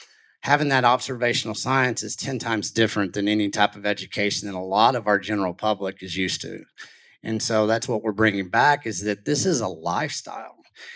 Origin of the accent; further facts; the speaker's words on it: Texas, United States; Well, I grew up in West Texas, and I grew up doing a lot of different things, cowboying, definitely doing combines, tractors. And, you know, we did that type of hick West Texas life.